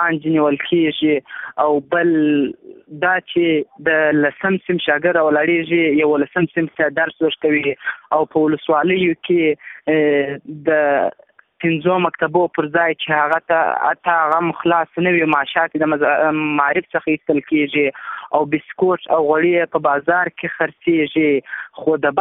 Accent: Kandahar, Afghanistan; د کندهار ولایت اوسیدونکی یم

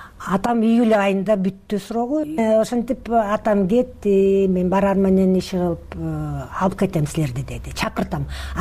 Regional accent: Mongolia; Тиги Монголиядан биз келдик байкем тайкемдикине.

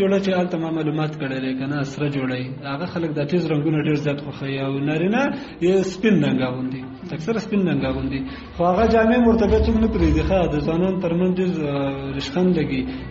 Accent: Kunar, Afghanistan; زه اصلا د کونړ ولایت اوسېدونکی یم.

